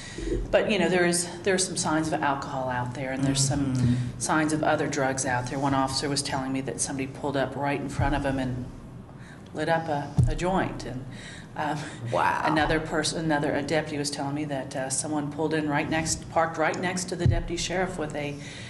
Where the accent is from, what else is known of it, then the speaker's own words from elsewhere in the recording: Ohio, United States; born there; also born or lived in Georgia / Missouri; I was born in Ohio, and we lived there till I was in second grade. Then we moved to Georgia, lived in southern Georgia for about 4 years, and then I moved to, I moved to Missouri, and then I lived there for about 3 years